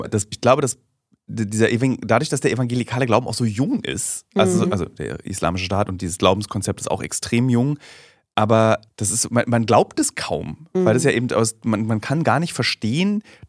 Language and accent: German; Berlin, Germany; Ich bin halt Berliner